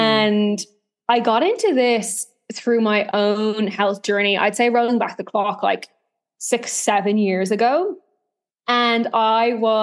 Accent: Ireland; also born or lived in Australia; now in Dubai, United Arab Emirates; So yeah, I'm originally from Ireland.

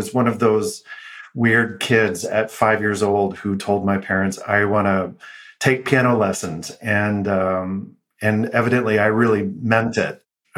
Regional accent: Houston, Texas, United States; also born or lived in Austin, Texas; I was born in Austin, Texas, grew up in Texas. I was there until maybe five or six, did most of my schooling in Houston.

